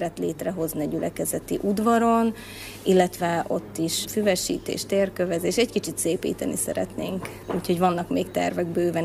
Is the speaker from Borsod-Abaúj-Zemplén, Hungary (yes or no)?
yes; Borsod-Abaúj-Zemplén, Hungary; mert én is egyébként falusi lány vagyok, Borsod megyéből származom egyébként